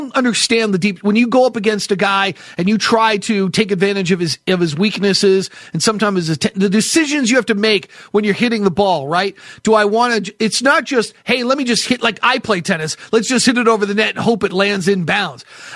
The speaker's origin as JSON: {"language": "English", "region": "New England", "country": "United States", "tie": "born or raised there", "said": "But given that I grew up in New England, but I wasn't really a big hockey guy."}